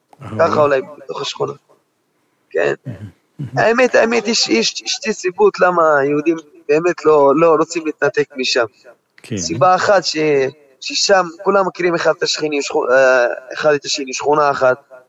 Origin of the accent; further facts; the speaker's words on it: Djerba, Medenine, Tunisia; now in Beersheba, Israel; בג'רבה, כאילו אני רק 4 שנים בארץ. שנה שעברה גם הייתי בג'רבה, אבל אני 4 שנים בארץ. עלינו, אנחנו משפחה עולים חדשים. לא חדשים, אבל עלינו לפני 4 שנים.